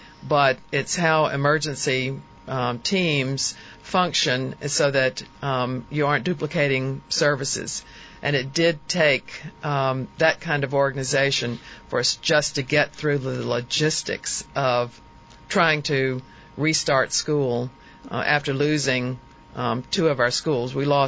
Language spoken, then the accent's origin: English; Louisa County, Virginia, United States; I can't say enough about how proud I am of Louisa County. It is my hometown as well, so naturally I'm proud.